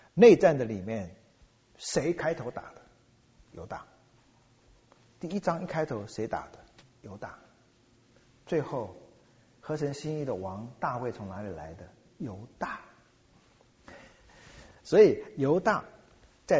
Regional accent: China; 好像我们中国人很看重历史

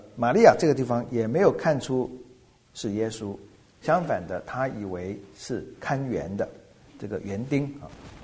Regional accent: China; 跟我们中国人有点类似，要去捡骨头。

